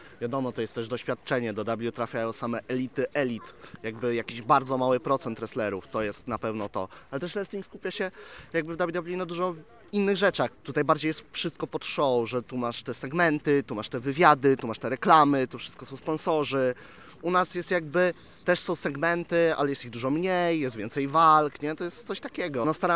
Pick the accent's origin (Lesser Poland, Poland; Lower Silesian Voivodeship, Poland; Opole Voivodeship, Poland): Lower Silesian Voivodeship, Poland; Kamienna Góra; z Kamiennej Góry